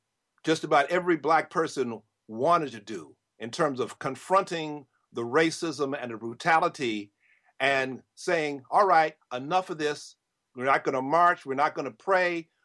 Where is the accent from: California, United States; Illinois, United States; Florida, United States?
Illinois, United States; Chicago; No, I'm from Chicago, but I remember that.